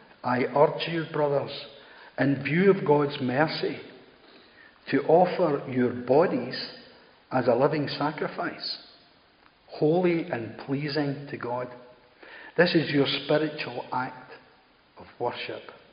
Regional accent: View Park, Scotland, United Kingdom; I came from View Park near Uddingston. The biggest industry really was the coal mines in that area.

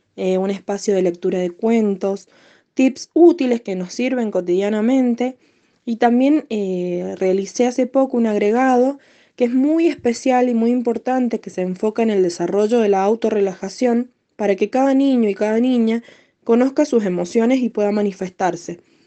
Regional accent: Mendoza, Argentina; Soy de Mendoza

